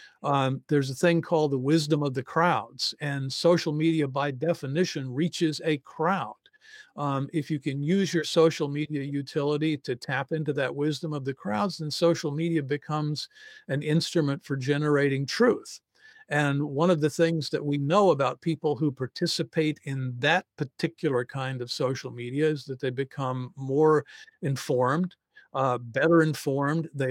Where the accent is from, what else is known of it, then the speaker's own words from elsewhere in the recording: the South, United States; contacts that I have from my youth growing up in the South, people who are still in the red states